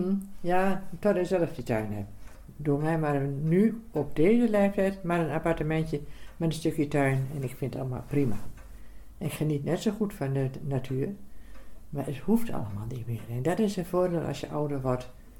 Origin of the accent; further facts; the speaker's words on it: Gorssel, Gelderland, Netherlands; Ik ben opgegroeid in Gorssel en ik blijf hier ook wonen.